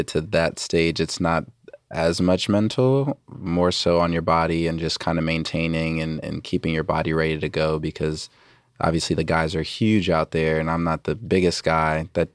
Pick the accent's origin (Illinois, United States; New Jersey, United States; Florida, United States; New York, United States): New Jersey, United States; Somerset; So I grew up in New Jersey.